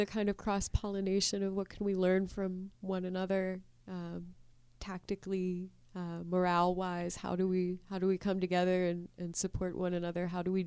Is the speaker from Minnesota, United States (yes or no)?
no; Pittsburgh, Pennsylvania, United States; my folks moved us kind of all over the North Hills. I was born in Bloomfield, and then we sort of moved around from house apartment over different neighborhoods out in the North Hills suburbs.